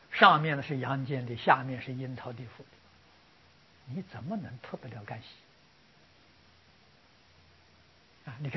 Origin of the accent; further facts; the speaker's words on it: China; 你们看看我们中国人造字智慧啊，你看那一边是个金，这一边是两把刀啊